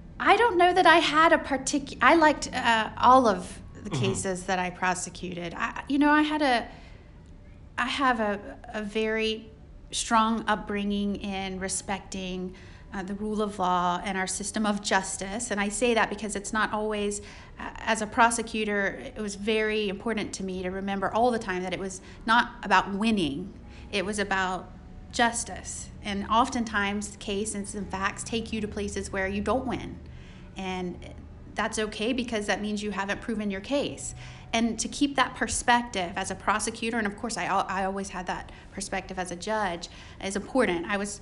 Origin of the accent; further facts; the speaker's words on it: Plant City, Florida, United States; I grew up in Plant City, Florida, which is a small town outside Tampa. I was raised there, publicly educated.